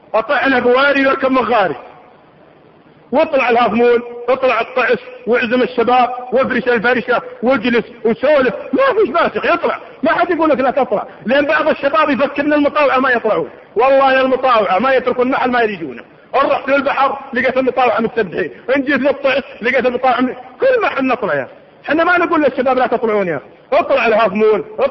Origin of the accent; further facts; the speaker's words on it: Dammam, Eastern Province, Saudi Arabia; طلعت مرة على الرصيف هنا الكرنيش عندنا في الدمام